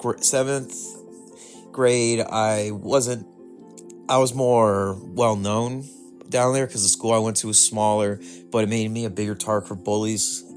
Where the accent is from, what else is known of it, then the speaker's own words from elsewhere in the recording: Tulsa, Oklahoma, United States; now in Edmond, United States; So I grew up in Tulsa, Oklahoma. My dad was a high school football coach for Union High School.